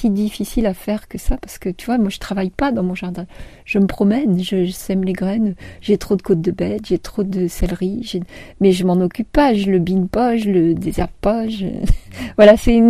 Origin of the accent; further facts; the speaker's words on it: Paris, Île-de-France, France; born there; Moi, je suis née à Paris, donc si j'ai fait tout ce que j'ai fait, fait en étant née à Paris, je pense que tout le monde peut le faire.